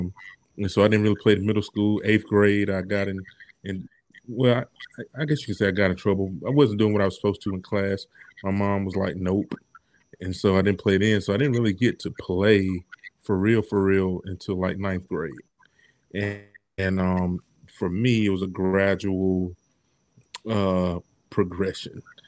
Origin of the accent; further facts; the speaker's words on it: Macon, Georgia, United States; born there; Yeah, just Macon, Georgia, man. I was born in Macon, Georgia. In the good old Macon Coliseum Hospital.